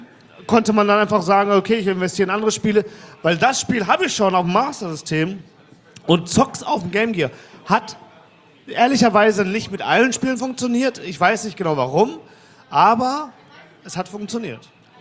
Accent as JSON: {"language": "German", "town": "Mülheim an der Ruhr", "region": "North Rhine-Westphalia", "country": "Germany", "said": "Nee, habe ich noch nicht erwähnt. Ich komme aus Mühlheim."}